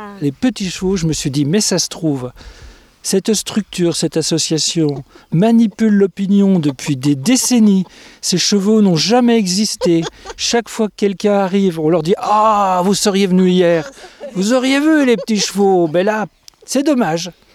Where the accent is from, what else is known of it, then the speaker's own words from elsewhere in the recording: Lyon, Auvergne-Rhône-Alpes, France; je viens de Dax. Non, je viens de Lyon … donc de Lyon, individu de sexe mâle. 65 ans